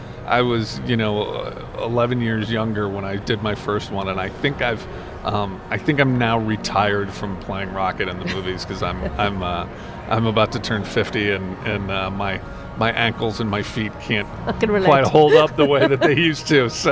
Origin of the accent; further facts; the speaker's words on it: Missouri, United States; We grew up in Missouri, in the middle of the United States.